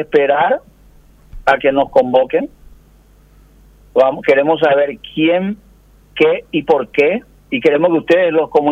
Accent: Paraguay

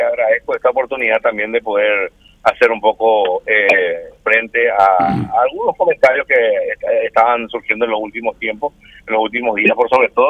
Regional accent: Paraguay; Nosotros somos paraguayos.

